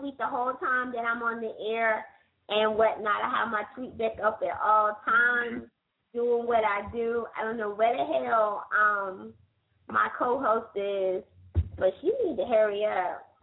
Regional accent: North Carolina, United States; No, I'm from North Carolina, but I have a big fan base up there.

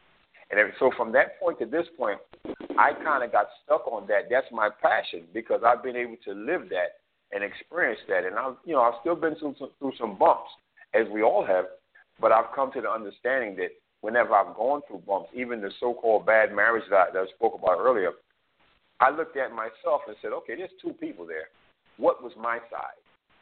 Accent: New York, United States; when I was growing up in New York during the 70s, I smoked cigarettes, I did drugs, things like that.

